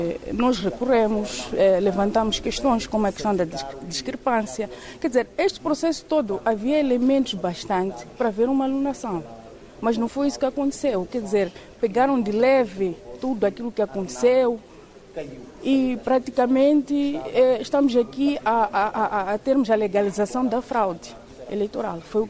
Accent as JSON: {"language": "Portuguese", "country": "Mozambique", "said": "estamos aqui em Moçambique, somos moçambicanos"}